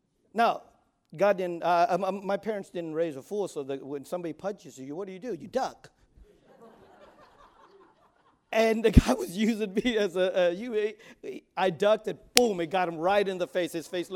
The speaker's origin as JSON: {"language": "English", "country": "United States", "said": "And I love that I'm an American. I love being in this country. My culture's Khmer. But I'm an American. I love being an American. I love this country."}